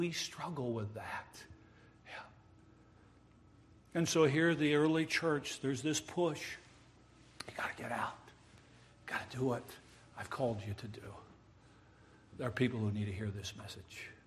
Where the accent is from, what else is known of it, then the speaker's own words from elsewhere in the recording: Holland, Michigan, United States; I grew up in West Michigan. Holland, Michigan